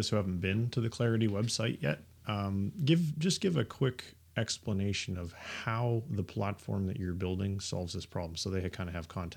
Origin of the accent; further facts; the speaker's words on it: Canada; I'm Canadian as well.